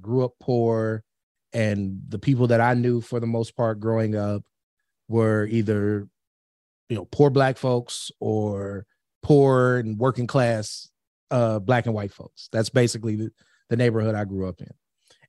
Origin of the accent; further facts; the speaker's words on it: Cleveland, Ohio, United States; I'm from Cleveland, so we are fellow nice. Midwesterners.